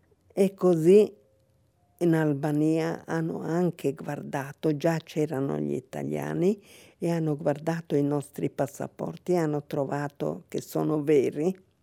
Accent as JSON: {"language": "Italian", "town": "Split", "region": "Split-Dalmatia County", "country": "Croatia", "tie": "born there", "said": "e che siamo italiani perché siamo nati a Spalato."}